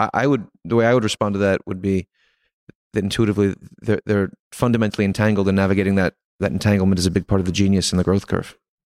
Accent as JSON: {"language": "English", "region": "New York", "country": "United States", "said": "I love New York. I'm a New Yorker. I love this city"}